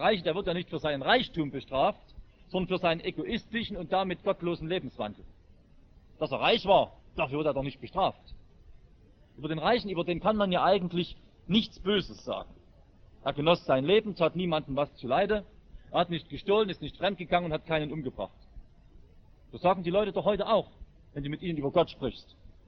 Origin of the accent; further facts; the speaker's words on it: Saxony, Germany; Bei uns im Erzgebirge ist zu DDR-Zeiten schon eine Gruppe gegründet worden